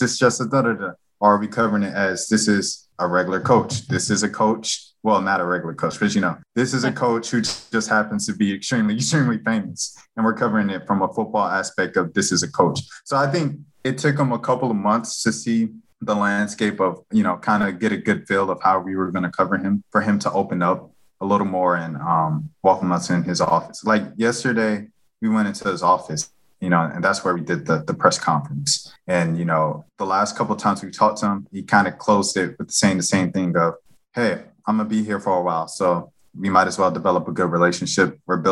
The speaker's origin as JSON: {"language": "English", "town": "Atlanta", "region": "Georgia", "country": "United States", "said": "And I'm from Atlanta. So like, you know, when Deion poured the Gatorade or the ice, whatever it was in the locker room on the reporter, like, so I know all of that."}